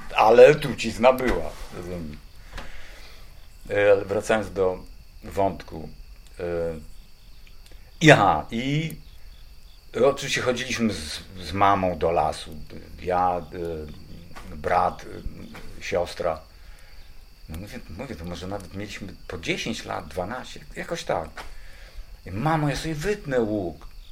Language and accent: Polish; Zamość, Lublin Voivodeship, Poland; Ja pochodzę z Zamościa.